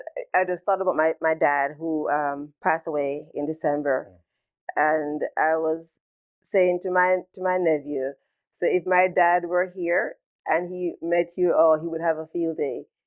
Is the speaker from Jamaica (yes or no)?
yes; Jamaica; moved away as an adult; And I grew up in Jamaica too. I came here when I was 28 years old.